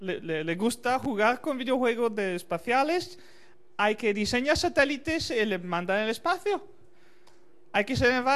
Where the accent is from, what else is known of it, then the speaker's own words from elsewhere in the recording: Italy; de Italia. Y bueno, empiezo hablando de mis experiencias personales